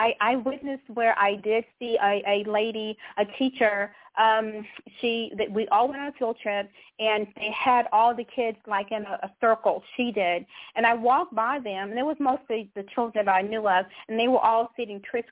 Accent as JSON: {"language": "English", "region": "Texas", "country": "United States", "said": "I'm from Texas."}